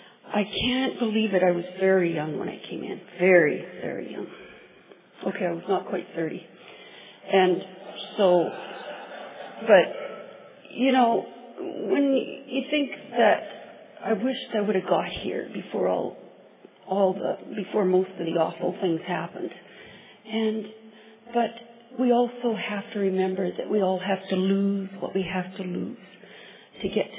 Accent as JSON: {"language": "English", "town": "West Vancouver", "region": "British Columbia", "country": "Canada", "said": "I'm an alcoholic. And I'm from West Vancouver, British Columbia, Canada."}